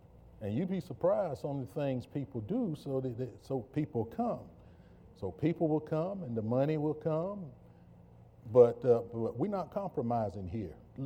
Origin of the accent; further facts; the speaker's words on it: South Carolina, United States; I'm from South Carolina.